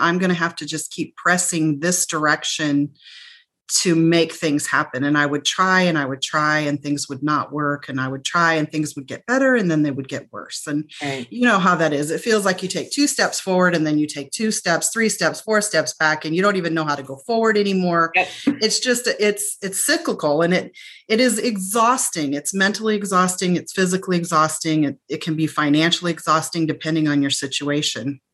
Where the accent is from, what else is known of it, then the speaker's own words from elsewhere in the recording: Omaha, Nebraska, United States; And so in my case, I grew up here in Omaha, Nebraska, just middle class.